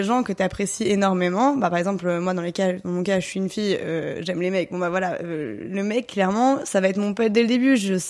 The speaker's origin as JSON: {"language": "French", "town": "Lille", "region": "Hauts-de-France", "country": "France", "lives_now": "Paris, France", "said": "J'étais lilloise."}